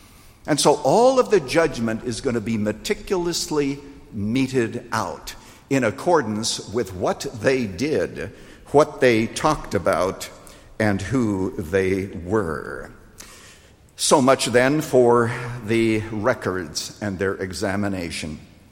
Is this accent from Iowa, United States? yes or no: yes; Iowa, United States; We used to do them all the time when we were growing up in Iowa.